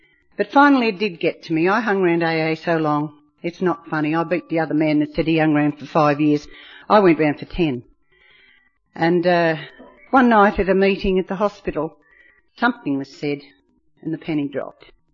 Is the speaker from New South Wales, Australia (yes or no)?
yes; New South Wales, Australia; And I come from the Manning area.